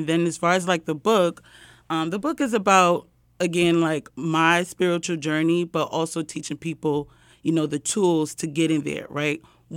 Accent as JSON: {"language": "English", "region": "New York", "country": "United States", "tie": "born or raised there", "also_born_or_lived": "Liberia", "said": "I was born in Liberia. I was raised in New York, and a lot of those things played, you know, a lot on my mental health."}